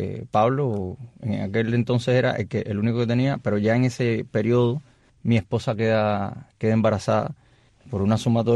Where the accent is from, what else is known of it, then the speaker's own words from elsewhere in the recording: Cuba; Salimos de Cuba con dos juegos de pasaje, uno hacia Nicaragua y uno hacia México.